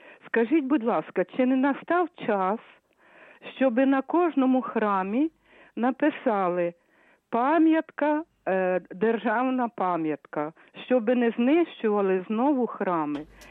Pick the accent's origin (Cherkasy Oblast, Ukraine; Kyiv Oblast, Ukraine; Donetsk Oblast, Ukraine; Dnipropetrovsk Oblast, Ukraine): Cherkasy Oblast, Ukraine; я сама з Черкащини, з Підумані.